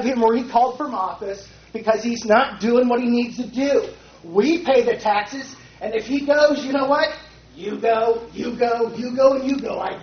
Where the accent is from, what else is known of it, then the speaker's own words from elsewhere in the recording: California, United States; born there; I'm a veteran, 100% disabled. I'm an American citizen. I was born in this state and country, and this is still America.